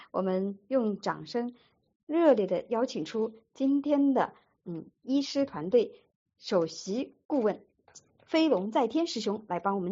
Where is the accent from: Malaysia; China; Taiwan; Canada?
China; Nanchang, Jiangxi; 我是来自江西南昌67的得名学员，